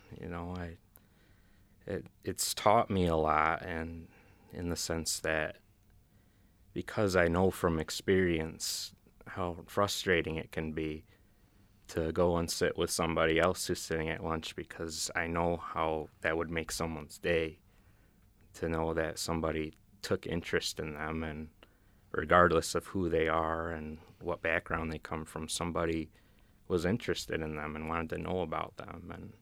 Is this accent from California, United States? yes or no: no; Williamson, New York, United States; All right. Hi … I'm from Williamson, New York, originally, over in Wayne County. And I went to high school at the Norman Howard School in Henrietta.